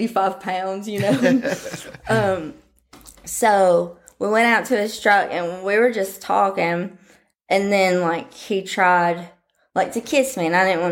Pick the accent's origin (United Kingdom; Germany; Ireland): Germany; also born or lived in Pensacola, United States / Iceland / Florida, United States; now in United States; first I was born in Pensacola, we went to Iceland, then we went to Germany, then we went back to Florida. But during most of my childhood, we were in Germany.